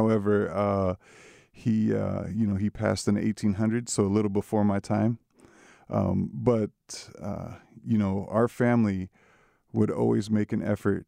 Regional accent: Kansas, United States; Myself, I'm originally from Kansas, you know, grew up on the reservation with my grandparents there

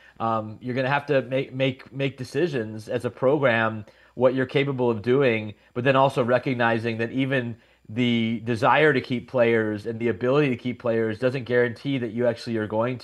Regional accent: California, United States; University of California, Cal, where I grew up in California

